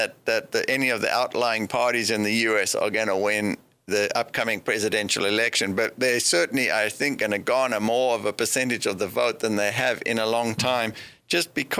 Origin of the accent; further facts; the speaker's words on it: South Africa; For me, being South African